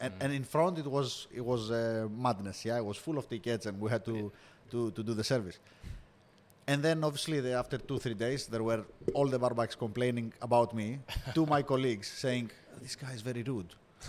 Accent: Central Macedonia, Greece; In Greece, yeah, where I'm coming from. I'm coming from Chalkidiki. This is North Greece.

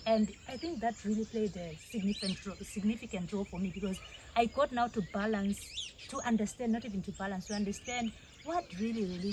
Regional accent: Eswatini; Being born in a country, I'm from Eswatini

